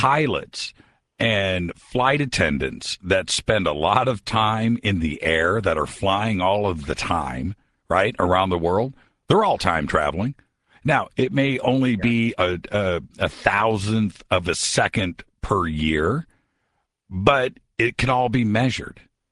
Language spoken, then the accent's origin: English; Indiana, United States; Let's go to my home state of Indiana.